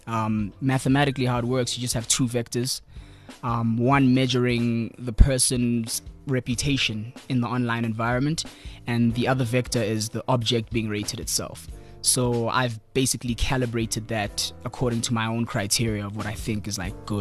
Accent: Spreadview, Gauteng, South Africa; My background, man, I'm from Spreadview. In the east of Johannesburg.

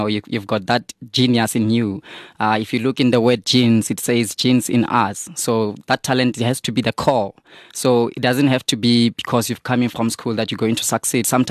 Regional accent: Vanderbijlpark, Gauteng, South Africa; I'm from the Vaal, I'm from Van der Bijl, so I came all

